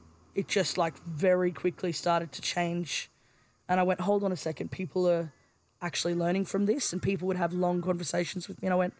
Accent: Brisbane, Queensland, Australia; I didn't grow up on country. And I mean, I grew up in Brisbane

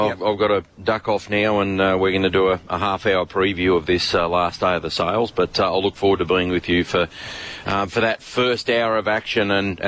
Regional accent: Geelong, Victoria, Australia; I'm from Geelong.

